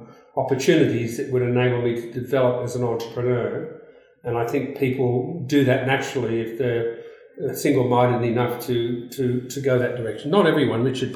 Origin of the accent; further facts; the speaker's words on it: England, United Kingdom; moved away; because I was brought up in England and I travelled through Europe before I came out here